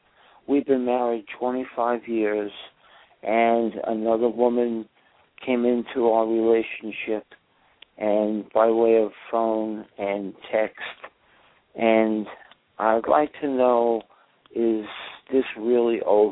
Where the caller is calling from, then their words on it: Maine, United States; I'm calling from Northern Maine.